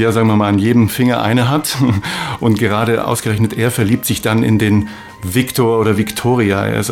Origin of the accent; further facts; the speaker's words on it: Munich, Bavaria, Germany; born there; ich bin in München geboren, aber mein Vater war Österreicher und dann habe ich die Staatsangehörigkeit praktisch geerbt